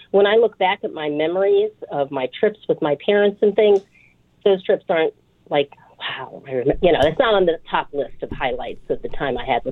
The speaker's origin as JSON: {"language": "English", "region": "Virginia", "country": "United States", "said": "I'm from Virginia, so I'm biased."}